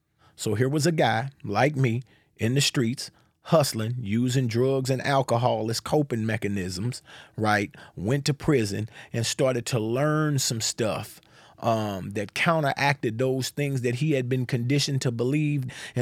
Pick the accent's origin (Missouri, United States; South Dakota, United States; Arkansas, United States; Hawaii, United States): Missouri, United States; St. Louis; So I grew up in St. Louis, Missouri. I came up in a community that was primarily impoverished, and there was drug activity and violence.